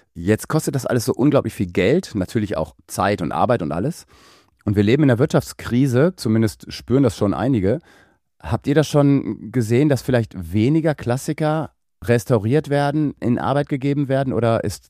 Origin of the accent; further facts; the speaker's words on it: Kiel, Schleswig-Holstein, Germany; Und zwar, ich bin ja Kieler, und wenn man an der Kieler Förde entlang spaziert, sieht man da ein Boot liegen.